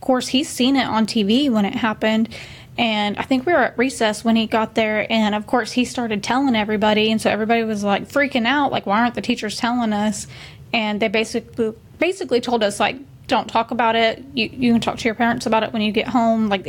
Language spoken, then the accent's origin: English; Oklahoma, United States; moved away; And I took Texas history, so when I came to Texas from Oklahoma, a lot of my history didn't count as a credit.